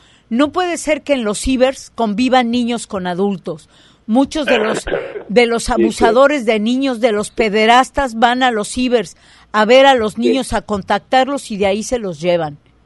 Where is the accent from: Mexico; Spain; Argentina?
Mexico; Ciudad Juárez, Chihuahua; also born or lived in Mexico City; yo vengo de la frontera, yo vengo de Chihuahua, de Ciudad Juárez. Estuve viviendo mucho tiempo en México, pero vengo de la frontera. En la Ciudad de México yo estudié, trabajé, pero me fui y me regresé a Juárez.